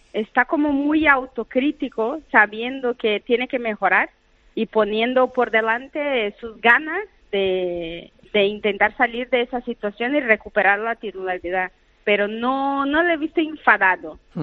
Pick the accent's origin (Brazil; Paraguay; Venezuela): Brazil; Spanish is a second language; now in Madrid, Spain; Es que soy la única brasileña que sigue en Madrid todos los días.